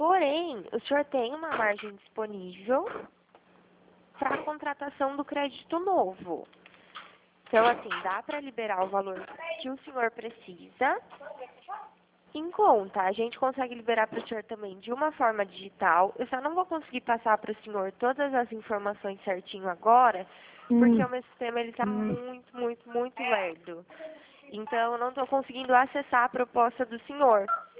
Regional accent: Araras, São Paulo, Brazil; Não, eu sou daqui de Araras.

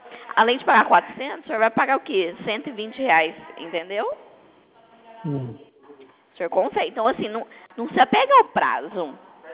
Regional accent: Bebedouro, São Paulo, Brazil; Não, nós somos aqui de Bebedouro. Pertinho de Barretos.

